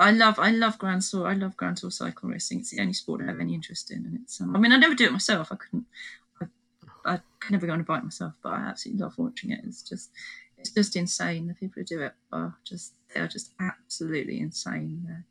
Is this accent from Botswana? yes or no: no; United Kingdom; There's a British guy winning at the moment actually, but I don't want him to win even though he is from my home country.